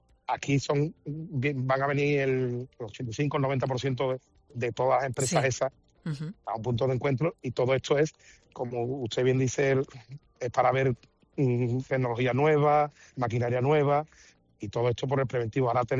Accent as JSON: {"language": "Spanish", "town": "Seville", "region": "Andalusia", "country": "Spain", "said": "yo también soy sevillano, tengo, sí, una empresa, me dedico también al rescate, tengo una empresa de rescate aquí en Sevilla, que es Grúas Torre del Oro."}